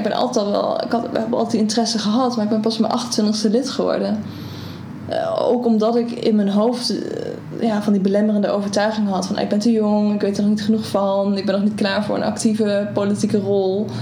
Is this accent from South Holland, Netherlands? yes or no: no; Nijmegen, Gelderland, Netherlands; ik kom uit Nijmegen